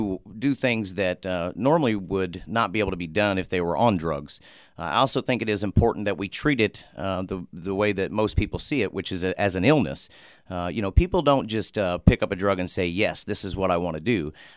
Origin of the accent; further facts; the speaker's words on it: Muncie, Indiana, United States; obviously, right here in Muncie, and I grew up on the south side. Actually, the first 5 years of my life, I grew up in Southern Pines. There shortly after, my family was able to move out into the county, went to Cowan schools, and grew up most of my life there.